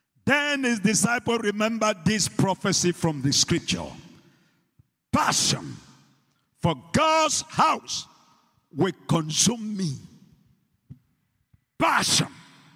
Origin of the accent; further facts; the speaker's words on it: Nigeria; I'm a Nigerian